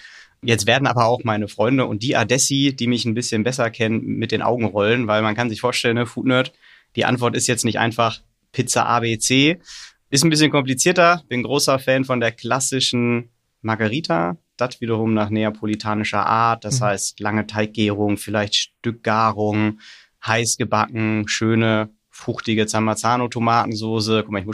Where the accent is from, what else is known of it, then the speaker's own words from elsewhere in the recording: Dortmund, North Rhine-Westphalia, Germany; born there; Ich bin gebürtiger Dortmunder.